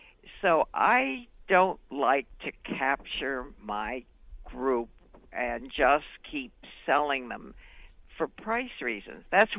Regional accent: Chicago, Illinois, United States; born there; now in New York, United States

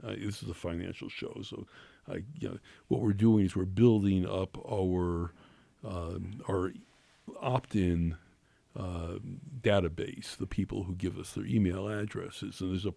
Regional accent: East Coast, United States; And I grew up on the East Coast, and I started skiing when I was 10 years old.

